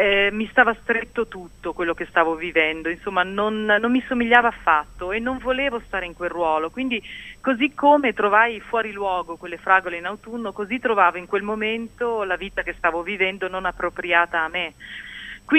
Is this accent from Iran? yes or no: yes; Iran; Ho vissuto e sono cresciuta in Iran